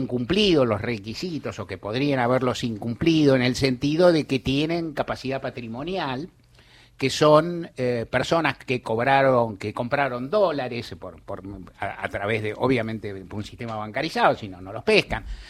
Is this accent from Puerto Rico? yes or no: no; Argentina; arrancamos bien como argentinos